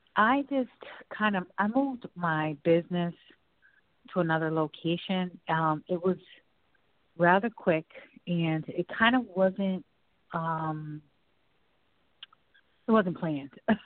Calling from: Connecticut, United States; I'm calling from Connecticut.

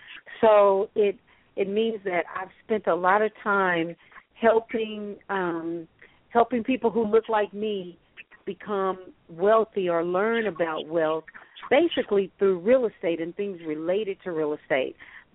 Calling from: Fort Worth, Texas, United States; I'm calling from Fort Party Worth.

